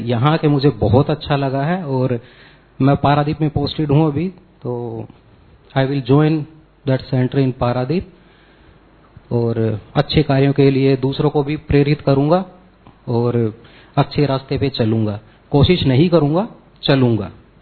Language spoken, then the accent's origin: Hindi; Haryana, India; mount Abu तो मेरे नजदीक है, मैं हरियाणा से हूँ तो मैं छुट्टी पे हूँ